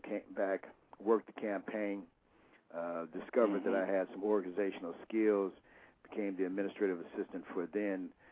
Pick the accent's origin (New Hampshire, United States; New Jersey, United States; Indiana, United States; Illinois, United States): Illinois, United States; Cary; born there; I'm not from Oklahoma. Born in Cary, Illinois.